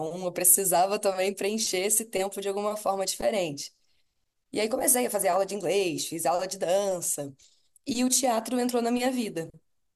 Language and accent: Portuguese; Salvador, Bahia, Brazil; also born or lived in Rio de Janeiro; eu nasci no Rio, mas eu morei um tempinho em Salvador. E as minhas primeiras memórias são de lá.